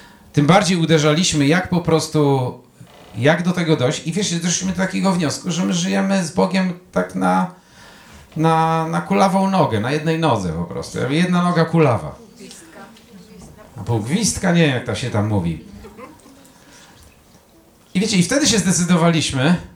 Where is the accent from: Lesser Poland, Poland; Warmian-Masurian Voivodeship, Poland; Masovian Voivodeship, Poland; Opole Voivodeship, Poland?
Warmian-Masurian Voivodeship, Poland; Elbląg; born there; urodziłem się w rodzinie polskiej. Pierwszy język to był polski. Urodziłem się w Elblągu, mieście w Polsce.